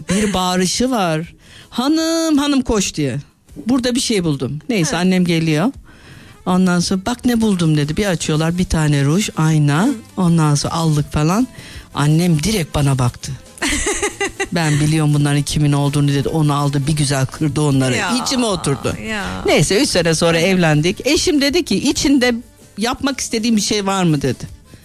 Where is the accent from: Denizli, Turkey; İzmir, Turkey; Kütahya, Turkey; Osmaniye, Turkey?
İzmir, Turkey; Ben Doğu kökenliyim, Mardinliyim. İzmir'de doğma büyüme olsak da biz geleneği sürdüren bir aile sülaleyiz diyelim.